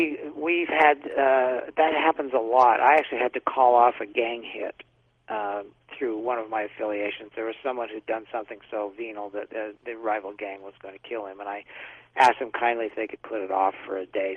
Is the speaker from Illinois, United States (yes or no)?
no; Utah, United States; I come from Utah, which is a religious place, and I admit to a religious upbringing.